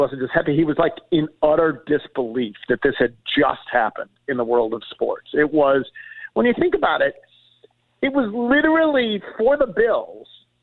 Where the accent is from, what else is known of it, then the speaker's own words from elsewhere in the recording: Buffalo, New York, United States; now in Memphis, United States; I really feel lucky that I grew up in Buffalo. I feel lucky that I landed in Memphis